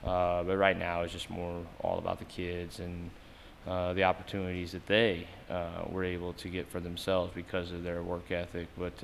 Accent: Atlantic, Iowa, United States; You know, I grew up in Atlantic, watching Atlantic athletics as a little kid.

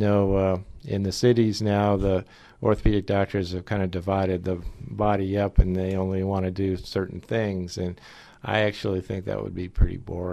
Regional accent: San Diego, California, United States; born there; I was born in San Diego and went to college and medical school there.

